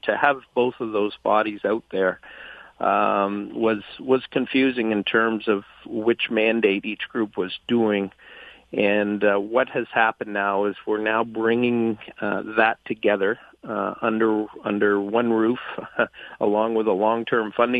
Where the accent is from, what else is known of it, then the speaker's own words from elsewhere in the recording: Canada; as a Canadian growing up here